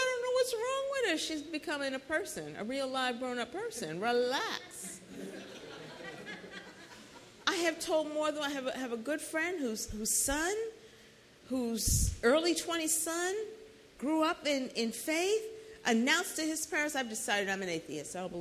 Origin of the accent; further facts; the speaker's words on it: New York, United States; As you guys know, I'm from New York originally. I started my working career in New York City.